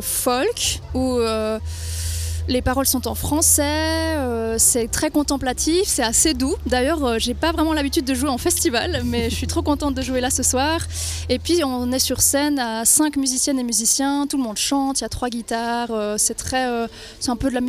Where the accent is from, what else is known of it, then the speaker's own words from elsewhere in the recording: Orsières, Valais, Switzerland; Je suis du Valais, j'habite à depuis quelques années, je suis originaire d'Orcière et donc ouais, je suis bien du terroir.